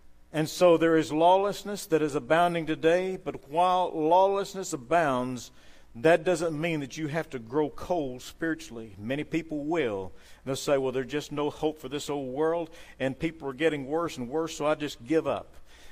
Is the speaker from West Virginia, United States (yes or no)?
no; De Leon, Texas, United States; In my hometown, the grand metropolis of DeLeon, Texas, population 2,000, not close to anywhere.